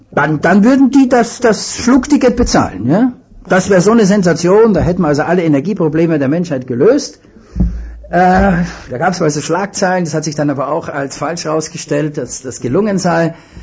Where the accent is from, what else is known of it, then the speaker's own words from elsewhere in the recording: Vienna, Austria; ich bin Wiener und die reden so breit